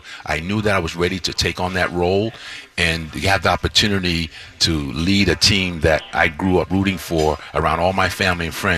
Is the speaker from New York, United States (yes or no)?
yes; New York City, New York, United States; You know, I grew up a Met fan. I grew up in the city. I grew up playing in Prospect Park, the whole thing.